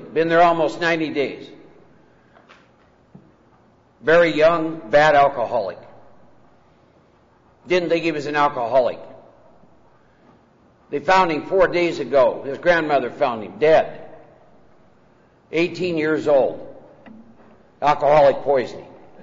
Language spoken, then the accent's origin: English; Iowa, United States; I was born and raised in Iowa, second oldest of four boys. Raised in a Norwegian farming community of 3,000, 4,000, 5,000 people. Hard-working people.